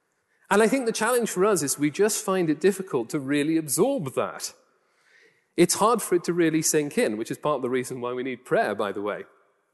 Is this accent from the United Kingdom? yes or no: yes; North East England, United Kingdom; accent: Geordie; which you probably can all guess from my broad Geordie accent. I've had to tone it down a little bit when I got this job